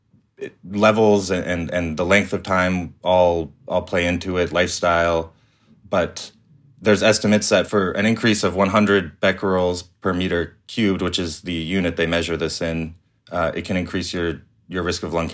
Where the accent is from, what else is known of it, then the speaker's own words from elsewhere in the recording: Calgary, Alberta, Canada; I grew up in Calgary and I had no idea about this.